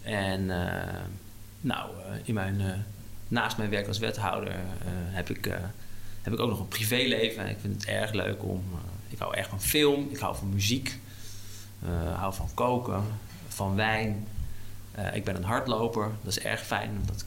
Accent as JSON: {"language": "Dutch", "town": "Huizen", "region": "North Holland", "country": "Netherlands", "tie": "born or raised there", "also_born_or_lived": "Laren", "lives_now": "Hilversum, Netherlands", "said": "Ik ben inmiddels 41 jaar oud. Ik ben opgegroeid, ik ben echt een kind van de regio. Ik ben in Laren geboren. Ik ben opgegroeid in Huizen. Ik heb in Bussum op school gezeten. En ik woon inmiddels 15 jaar in Hilversum."}